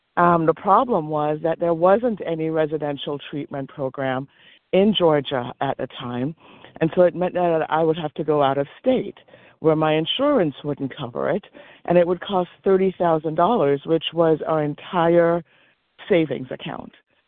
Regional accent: Jamaica; now in United States; So I just got back from a week-long vacation in Jamaica, my home country, where I couldn't get the foods that I wanted.

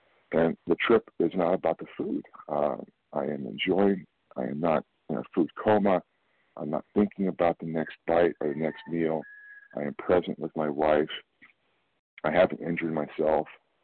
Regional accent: California, United States; I'm from California, and I wish you all well today.

